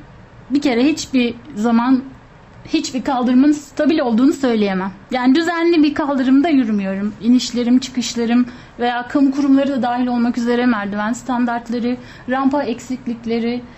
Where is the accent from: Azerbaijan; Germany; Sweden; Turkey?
Turkey; Ankara; born there; 1969 Ankara doğumluyum.